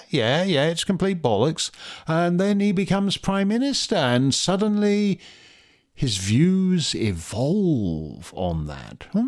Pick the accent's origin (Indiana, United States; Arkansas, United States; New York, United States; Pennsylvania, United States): Pennsylvania, United States; I consider myself a niche Pennsylvanian. That is, I come from Pennsylvania, Dutch country.